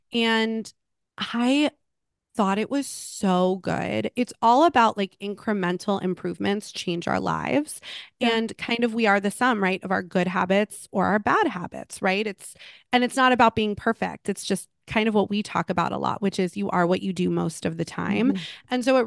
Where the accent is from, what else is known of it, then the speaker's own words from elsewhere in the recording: Malibu, California, United States; I grew up in Malibu. It's true to old Malibu.